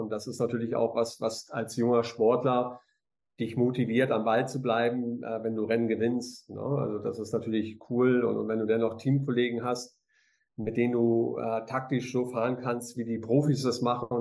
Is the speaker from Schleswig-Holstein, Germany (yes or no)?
yes; Neumünster, Schleswig-Holstein, Germany; born there; Dann Neumünster, meine Geburtsstadt, wenn du so möchtest